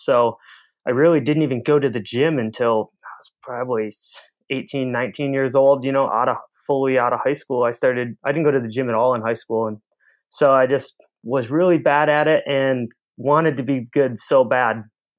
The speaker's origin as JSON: {"language": "English", "region": "Michigan", "country": "United States", "tie": "born or raised there", "said": "So I grew up in Michigan, which is, if no one, knows about the Midwest or the USA, it's literally as flat as a board."}